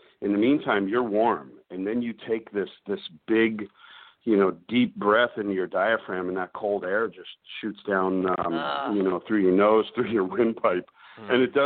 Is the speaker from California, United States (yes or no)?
no; New York, United States; we had you guys know I'm from New York, and we did our Beach Cities ball drop, just like in Times Square